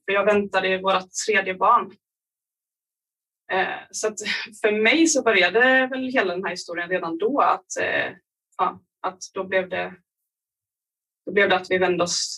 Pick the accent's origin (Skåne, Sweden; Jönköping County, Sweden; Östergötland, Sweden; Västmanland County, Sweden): Jönköping County, Sweden; Nässjö; vi har bott i Jönköping i många år, jag och min sambo. Och vi köpte ett hus i Nässjö, där jag är uppvuxen. Och det ligger ungefär 30 minuter från Jönköping.